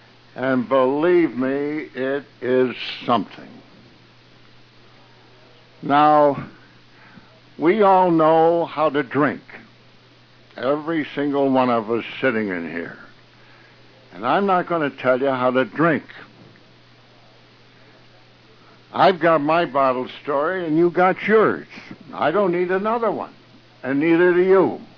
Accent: East Coast, United States; now in Ashland, United States; And I'm from the East Coast, and you can tell that from my lingo.

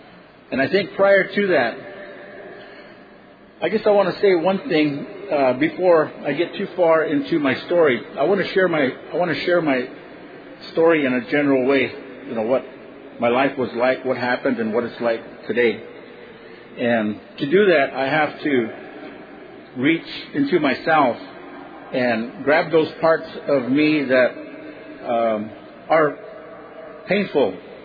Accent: Rosebud, South Dakota, United States; born there; When I was born in Rosebud, my mother left me at the hospital there.

